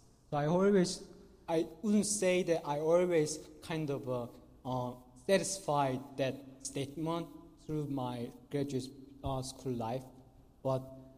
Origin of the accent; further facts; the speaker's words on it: South Korea; So I told him that … Then he asked me, where are you from? So I told him South Korea, and he then asked me, what do you study?